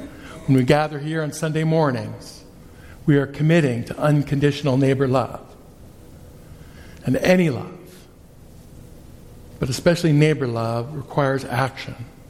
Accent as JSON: {"language": "English", "town": "Winnipeg", "region": "Manitoba", "country": "Canada", "tie": "born or raised there", "said": "I grew up in Winnipeg on Treaty 1 lands, but just because I never lived on a farm doesn't make me any less of a treaty person."}